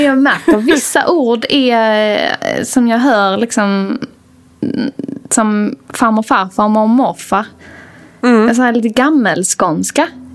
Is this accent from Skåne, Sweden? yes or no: yes; Skåne, Sweden; accent: Scanian; Min skånska och hur jag pratar kan ju ibland vara lite samma ton.